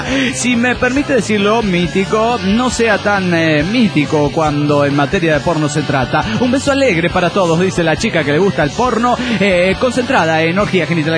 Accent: Puebla, Mexico; also born or lived in Mexico City; yo nací en Chilangolandia. Yo soy de Feño, pero a los pocos meses ya vine para Puebla.

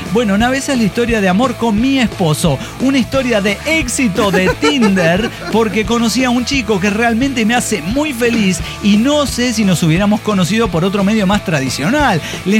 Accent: Ciudad Juárez, Chihuahua, Mexico; moved away; Bueno, aunque ya no vivo ahí hace 19 años, me fui de Juárez.

